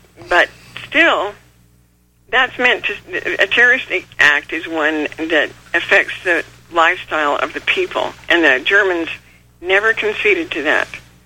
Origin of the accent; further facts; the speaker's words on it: Utah, United States; I'm 76 years old, so believe me, I lived in a federal free zone because it just wasn't in, I was raised in Utah. It wasn't in Utah.